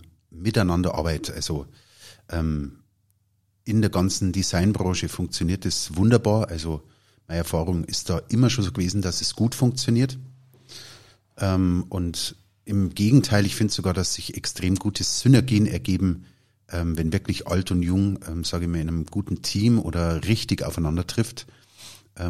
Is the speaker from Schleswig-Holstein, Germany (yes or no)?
no; Bavaria, Germany; accent: Bavarian; Also man entschuldige uns die paar bayerischen Ausdrücke